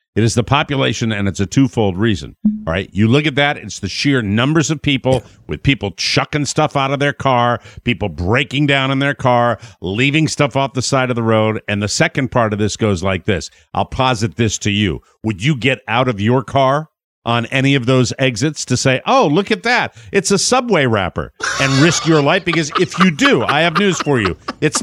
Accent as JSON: {"language": "English", "region": "Connecticut", "country": "United States", "tie": "born or raised there", "said": "drove a bunch of the boys up to my home state of Connecticut"}